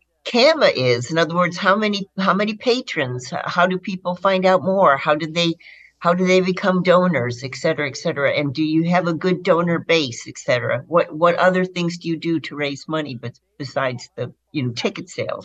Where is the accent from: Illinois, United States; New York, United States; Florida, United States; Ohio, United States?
Illinois, United States; Chicago; I grew up in Chicago. And that was my orchestra.